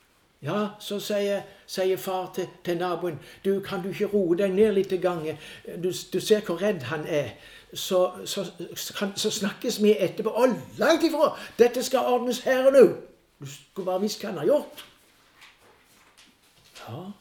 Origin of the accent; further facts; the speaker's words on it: Denmark; Norwegian is a second language; Jeg er fra Danmark. Jeg kom nettopp fra Danmark, men det er lenge siden jeg hørte det.